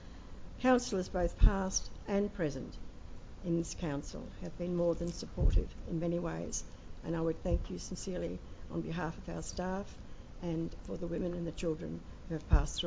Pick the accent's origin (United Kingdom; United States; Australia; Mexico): Australia; Victoria Point, Queensland; Good morning, everybody. … from Victoria Point.